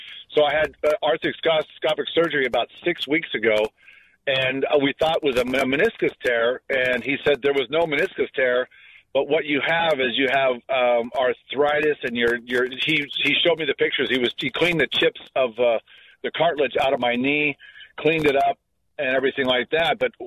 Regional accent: Torrance, California, United States; I grew up in Torrance. I went to West High. I'm a local kid.

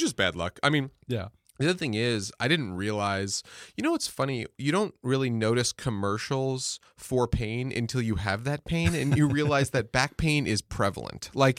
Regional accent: New York, United States; also born or lived in Nashville; now in Los Angeles, United States; And I grew up in New York. I was born in the city, mostly lived in the suburbs outside, and I went to school in Nashville, and then I just wanted to work in the film industry, so I just drove out here after college

